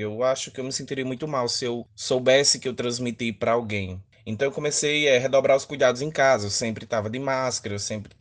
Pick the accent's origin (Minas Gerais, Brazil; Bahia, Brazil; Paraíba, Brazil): Paraíba, Brazil; Santa Gertrudes; eu sou de Santa Gertrudes.